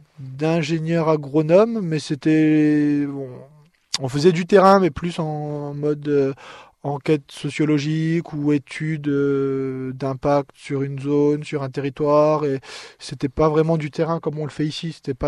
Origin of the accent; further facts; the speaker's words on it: Grand Est, France; now in Toulouse, France; Moi, j'ai grandi en Lorraine, dans le nord-est, et j'ai étudié à Toulouse et travaillé un peu à Toulouse, voilà. Donc, ça fait quand même un peu plus de 5 ans que je suis dans le sud-ouest et à Toulouse